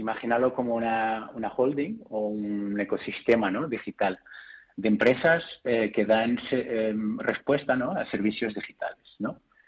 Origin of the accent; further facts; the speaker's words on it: Portugal; Spanish is a second language; moved away as an adult; now in Spain; Yo soy portugués, portugués. Llevo muchos años ya en España, cerca de 10 años ya. Así que casi me considero un poco español, sí.